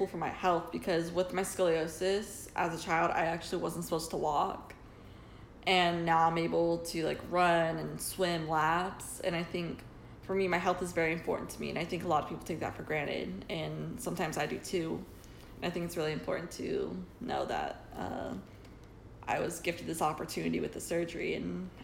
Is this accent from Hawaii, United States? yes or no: yes; Hawaii, United States; also born or lived in Marietta, United States; So growing up, I grew up in Hawaii for the first 6 years of my life.